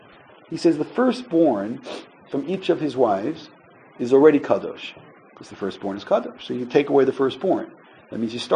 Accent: Brooklyn, New York, United States; Certainly growing up in Brooklyn, that was the way that it went.

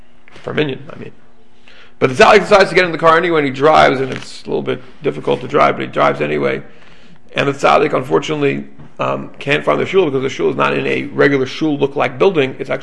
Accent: Israel; because I'm from Israel

